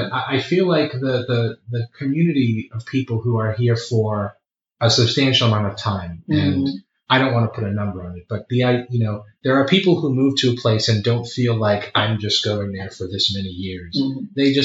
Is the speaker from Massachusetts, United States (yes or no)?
yes; Boston, Massachusetts, United States; I have a very strong feeling of being a Bostonian, a New Englander, an American, right?